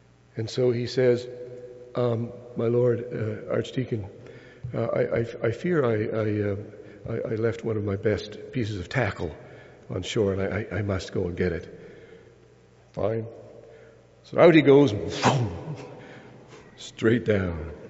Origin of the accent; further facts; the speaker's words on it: Ontario, Canada; I was brought up in Northern Ontario. My father and uncle had a fishing lodge, and that's where I grew up.